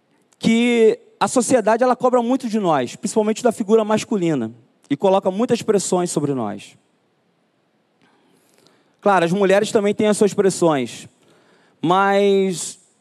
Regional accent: Duque de Caxias, Rio de Janeiro, Brazil; eu fui criado lá no Gramacho, em Duque de Caxias.

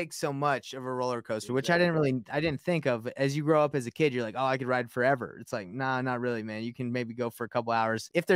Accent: Marietta, Georgia, United States; also born or lived in Roswell; I grew up in Marietta, Roswell, East Cobb. I grew up in that area over there.

